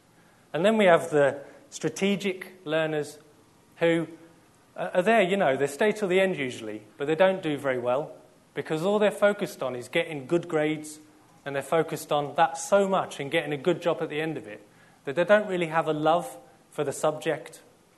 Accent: South East England, United Kingdom; now in Middlesbrough, United Kingdom; sort of my accent's kind of in the middle of Middlesbrough and Kent. You know, I'm from Kent originally, but you wouldn't be able to tell, I don't think, nowadays.

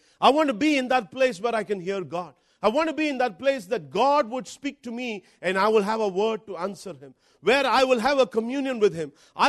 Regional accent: India; Now I'm here from India and from a very conservative background. And up in a Methodist church for 26 years of my life.

